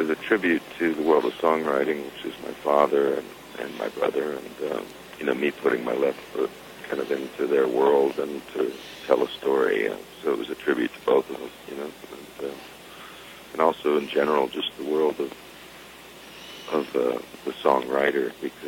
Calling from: Malibu, California, United States; From Malibu today.

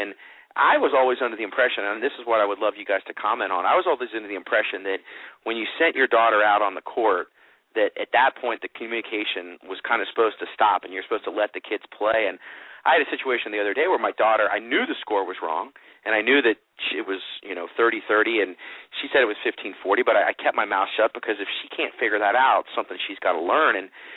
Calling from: Cincinnati, Ohio, United States; I'm calling from Cincinnati, Ohio

